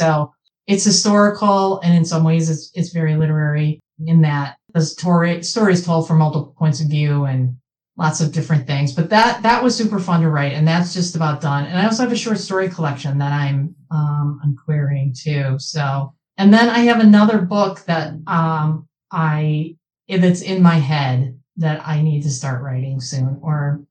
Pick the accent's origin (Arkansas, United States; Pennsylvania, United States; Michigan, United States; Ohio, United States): Michigan, United States; I'm originally from Michigan, so I will be doing readings in the Philadelphia area, hopefully D.C., other Maine, maybe Chicago